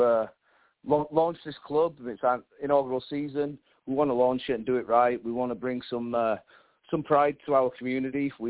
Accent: Wakefield, Yorkshire and the Humber, United Kingdom; now in United States; Yeah, I'm from Wakefield, West Yorkshire. So not really known for soccer.

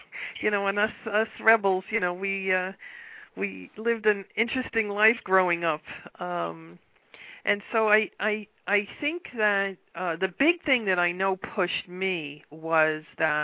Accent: New York City, New York, United States; I grew up in Brooklyn, New York, in a neighborhood that's called Bensonhurst. That's the neighborhood. I was the oldest of five

